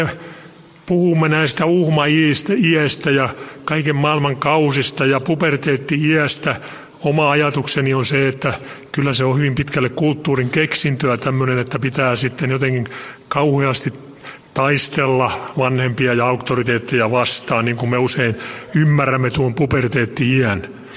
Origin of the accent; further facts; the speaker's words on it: Tammela, Tavastia Proper, Finland; Aina tekee mieli peilata sinne Tammelan pitäjän portaan kylään Huuvalan kulmille, josta olen lähtöisin. Sieltä melkein voi sanoa metsän keskeltä.